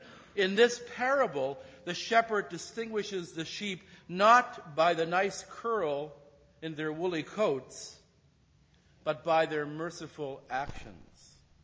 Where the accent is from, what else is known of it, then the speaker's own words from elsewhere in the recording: Canada; I'm a Canadian. I still have allegiance to Her Majesty the Queen.